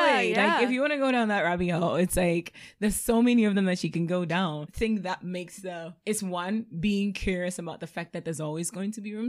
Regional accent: Ghana; My view on this could be different because I'm from Ghana

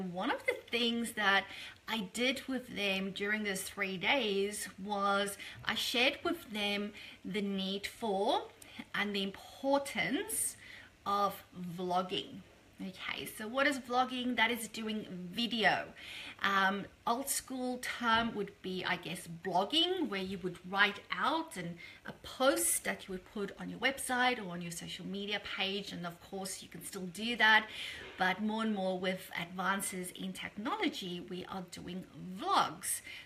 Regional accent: Brisbane, Queensland, Australia; I'm here in Brisbane, my hometown here in Australia, of course.

